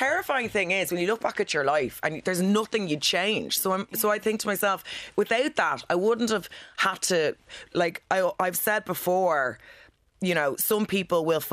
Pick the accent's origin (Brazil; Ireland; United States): Ireland; Killiney, Leinster; So I grew up in Killiney. Mm-hmm. Went to Loretta Dawkey, very south side, D4, all that jazz, which I think was a big problem at the start because the accent was... can I say a handicap?